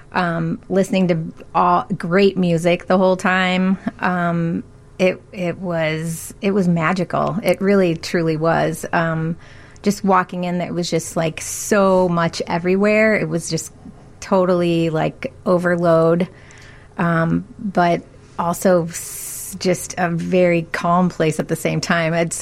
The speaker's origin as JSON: {"language": "English", "town": "Topeka", "region": "Kansas", "country": "United States", "tie": "born or raised there", "lives_now": "Chicago, United States", "said": "I grew up primarily in Kansas City, or Kansas, I should say, a small town, Topeka, Kansas. So coming to Chicago and going into the record store"}